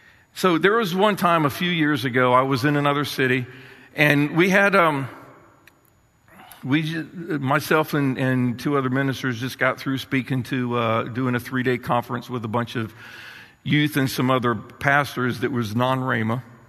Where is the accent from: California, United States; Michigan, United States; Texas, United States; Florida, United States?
Florida, United States; Yeah, I grew up in Florida, mainly on the east coast of Florida